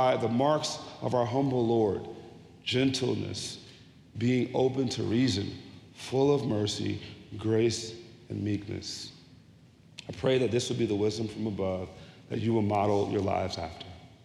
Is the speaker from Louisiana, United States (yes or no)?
yes; Jeanerette, Louisiana, United States; As a boy, I grew up in Generette, Louisiana.